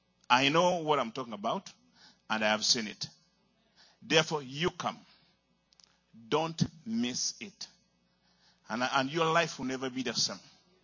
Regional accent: Uganda; although I'm from Uganda and you are in the other side

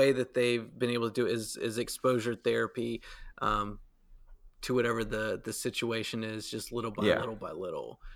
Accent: the South, United States; like I said, growing up in the South

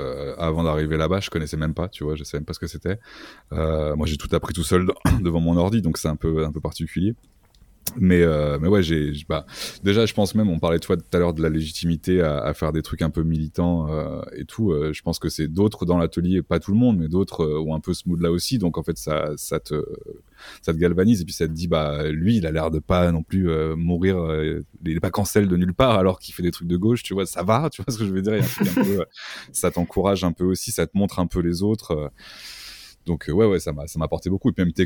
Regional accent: Limoges, Nouvelle-Aquitaine, France; born there; Quand j'étais jeune, à 15-16 ans, j'étais à Limoges, je suis né à Limoges.

